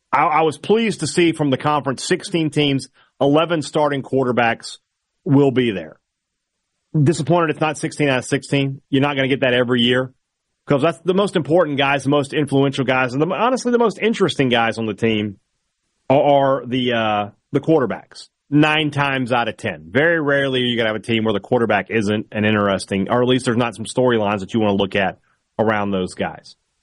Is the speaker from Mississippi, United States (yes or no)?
yes; Vicksburg, Mississippi, United States; We'll be telling you about some of the great stuff going on in my hometown of Vicksburg throughout the show.